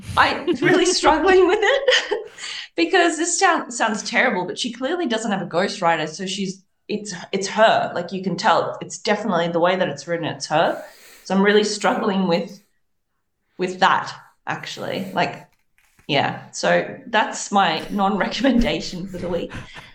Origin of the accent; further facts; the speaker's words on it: Australia; even I, the ignorant Australian as well, is like, she's Canadian.